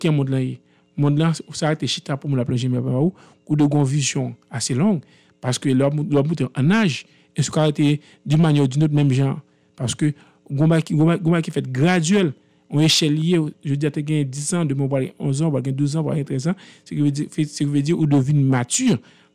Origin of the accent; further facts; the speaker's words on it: Haiti; nous en tant que peuple en tant que haïtien